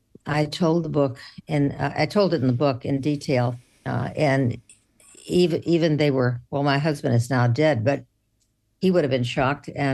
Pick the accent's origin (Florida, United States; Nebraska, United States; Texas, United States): Texas, United States; Houston; growing up in Houston in a family of eight children